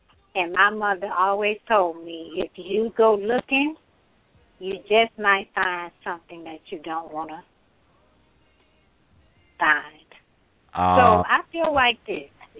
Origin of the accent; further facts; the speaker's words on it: Florida, United States; Yes, I am. Born and raised in Florida.